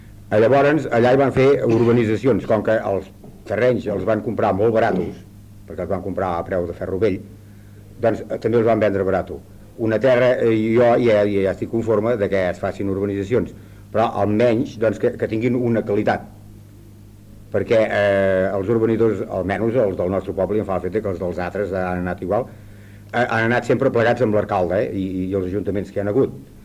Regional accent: Castellbisbal, Catalonia, Spain; allà al meu poble, allà a Castellbisbal, doncs era fins fa 10 anys completament agrícola, no hi havia res més.

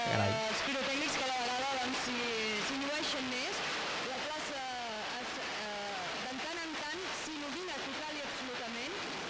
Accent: Valencian Community, Spain; No, amb això no soc gaire valenciana.

